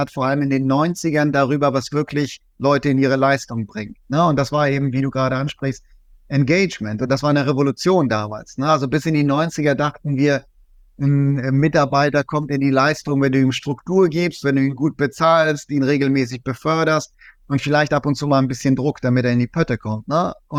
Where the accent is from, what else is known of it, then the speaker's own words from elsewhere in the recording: Germany; Ich bin als Migrant in Deutschland aufgewachsen, so zwischen den Welten, wie das viele Migranten erfahren.